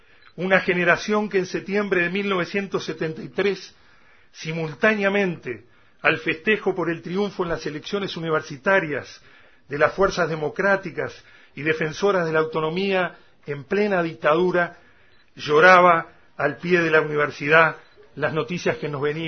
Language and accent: Spanish; Canelones, Uruguay; expresarle el saludo de las mujeres de mi tierra de Canelones, que son productoras rurales